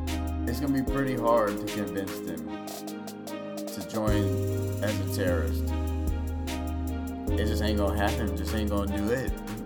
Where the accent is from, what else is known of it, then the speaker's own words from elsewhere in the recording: United States; born there; But I'll tell you one thing, I am American. I was born in America.